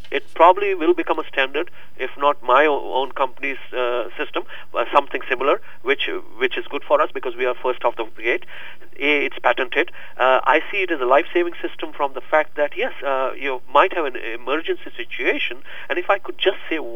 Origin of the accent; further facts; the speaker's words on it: India; moved away as an adult; also born or lived in England / Saudi Arabia; I'm originally from India. I went to England to study accountancy. From there, I picked up a job in Saudi Arabia